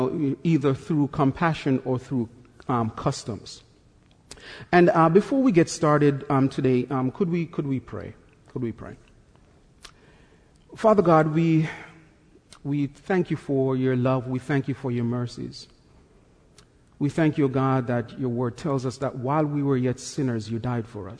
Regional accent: Jamaica; I'm from Jamaica, so anything below 60 degrees is just not happening for me

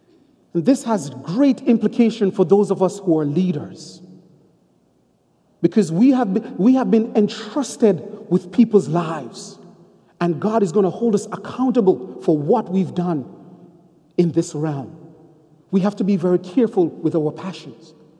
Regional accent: Jamaica; Many of you know that I'm from Jamaica, and one of the beauties about living in Jamaica is that you don't have toys the way Americans do.

